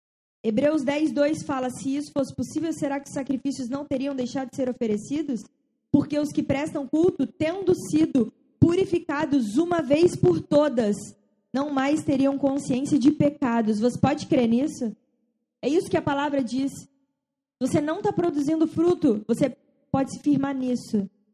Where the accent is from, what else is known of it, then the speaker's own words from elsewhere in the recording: São Paulo, Brazil; a gente é paulista, mentira, só eu, ela é carioca. E a gente morava em São Paulo